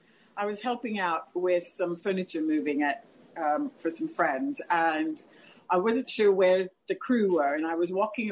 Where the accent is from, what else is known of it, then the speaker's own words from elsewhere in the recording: California, United States; moved away as an adult; also born or lived in Mexico; now in Antigua and Barbuda; Grew up in Southern California, which just added to that, then came to live here.